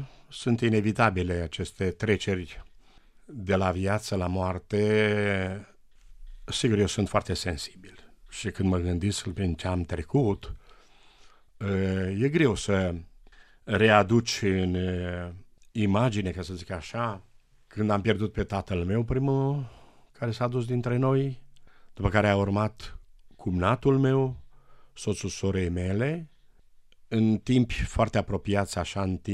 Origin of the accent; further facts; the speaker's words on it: Săpânța, Maramureș County, Romania; acolo în satul meu natal, Săpânța